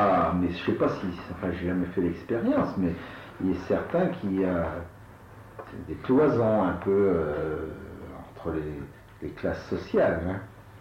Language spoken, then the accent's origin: French; Centre-Val de Loire, France; born there; mon père était de la Sarthe et ma mère du Berry. Hein, donc, je suis né dans le Val-de-Loire, mais enfin, sans être... d'origine de la région